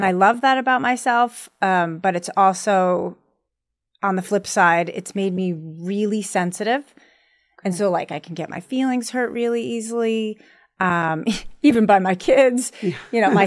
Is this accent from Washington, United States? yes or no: no; New York, United States; But I was raised in New York.